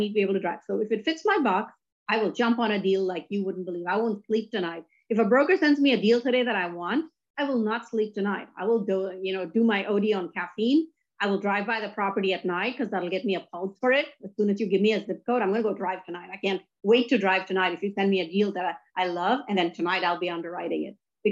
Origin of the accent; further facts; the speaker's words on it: India; moved away as an adult; now in United States; I grew up in India with parents making $50 a month. I wanted to come to the US